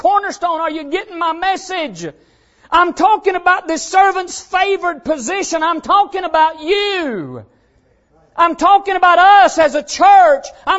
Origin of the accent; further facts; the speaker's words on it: the South, United States; I'm glad, God, that I grew up in America, in the South, in the Bible Belt, around Bible-believing preachers.